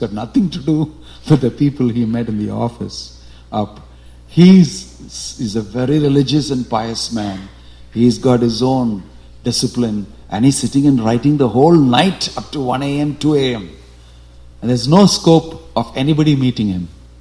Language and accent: English; India; I'm from India, I know this is very common.